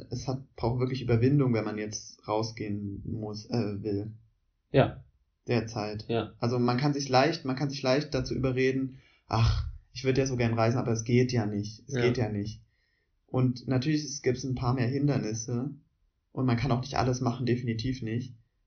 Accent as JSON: {"language": "German", "town": "Leipzig", "region": "Saxony", "country": "Germany", "said": "Also, ich komme ja aus der Stadt."}